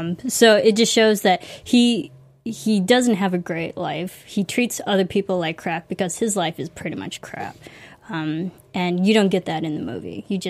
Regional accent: Illinois, United States; way to go, Illinois, for go breeding Chicago. Serial killers. My home state.

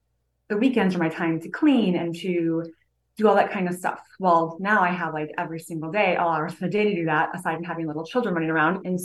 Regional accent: Chicago, Illinois, United States; also born or lived in Wisconsin; Okay, so I was born in the Chicagoland area, and then my family, we moved up to northern Wisconsin when I was in seventh grade, and then I moved back to Chicago for college.

